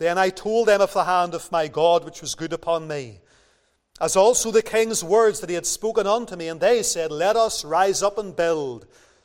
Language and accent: English; Lisburn, Northern Ireland, United Kingdom; And you know that Lisburn is my hometown.